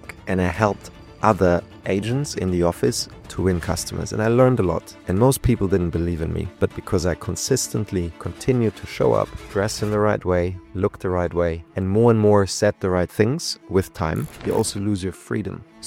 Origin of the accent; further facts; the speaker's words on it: Germany; now in Dubai, United Arab Emirates; I've lived in over 7 countries now, soon to be another one added to the list, partly. And I think Germany was a wonderful place to grow up